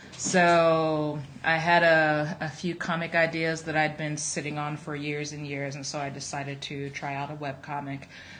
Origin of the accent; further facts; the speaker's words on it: Maryland, United States; especially where I was from, I'm from Maryland, there weren't really any clear pathways to a career in art.